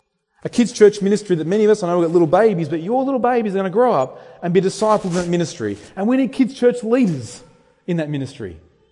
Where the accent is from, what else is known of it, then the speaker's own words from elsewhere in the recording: Australia; We love getting together and celebrating our wins, celebrating who we are as Australians. That's our Australian identity